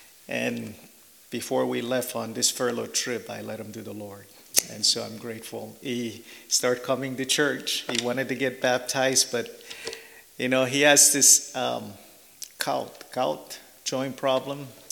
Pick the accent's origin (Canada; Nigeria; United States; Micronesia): Micronesia; Pohnpei; first language Pohnpeian; English is a second language; My dad is from the island of Panape where we are, and that's my first language. My mother's from another island called Kosrae, and her language is totally different from Pohnpeian language